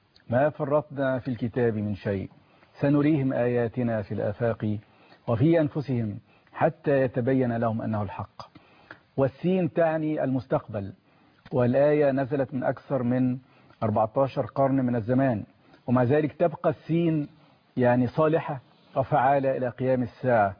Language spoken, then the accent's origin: Arabic; Egypt; الشعير عندنا في مصر بنقول عليه الشعير